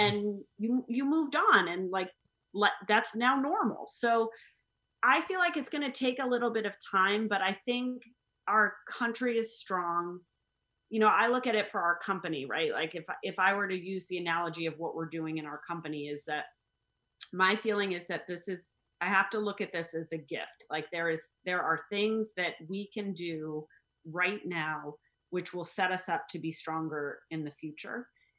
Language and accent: English; United States; I think you know, like, I'm an American.